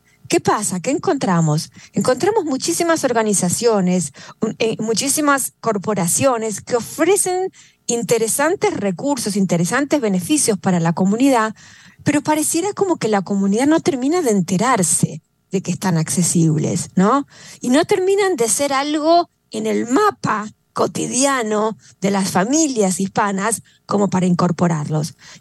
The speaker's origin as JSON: {"language": "Spanish", "country": "Argentina", "said": "Tú eres mexicano, yo soy argentina"}